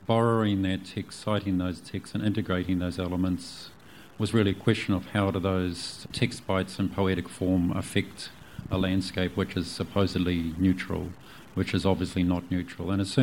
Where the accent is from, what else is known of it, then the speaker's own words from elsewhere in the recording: Auckland, New Zealand; I grew up near the Manukau, so, you know, we could describe those kind of excursions to a sense of literally discovery or tohura in the city.